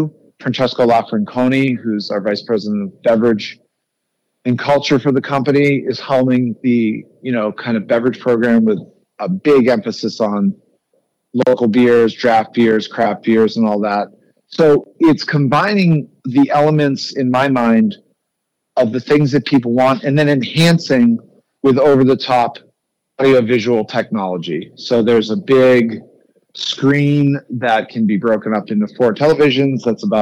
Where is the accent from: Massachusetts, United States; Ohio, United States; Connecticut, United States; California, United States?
Massachusetts, United States; Boston; I'm a big sports fan. I grew up in Boston. All those teams, Red Sox, Patriots, Bruins, etc., Celtics, was always a fan of.